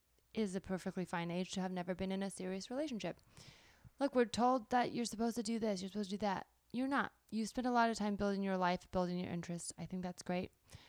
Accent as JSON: {"language": "English", "region": "California", "country": "United States", "tie": "born or raised there", "said": "It's just because I grew up in the South Bay. And then when I went to New York, I just tell people I'm from San Francisco because it's easier."}